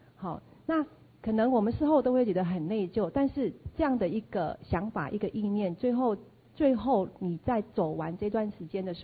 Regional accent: Ruisui, Hualien County, Taiwan; 那也去巡视了我的老家瑞穗一趟

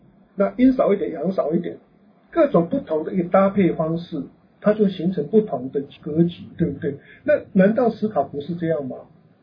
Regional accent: China; 对，你去看我们中国人的智慧好了

